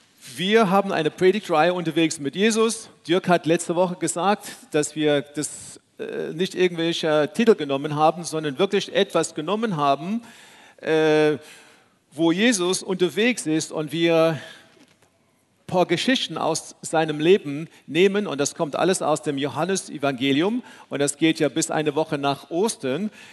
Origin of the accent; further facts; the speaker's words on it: South Africa; German is a second language; bin ich in Südafrika aufgewachsen, in einer ganz anderen Kultur. Auch für mich war meine Familie nur ein bisschen ja christlich geprägt, traditionelle Familie.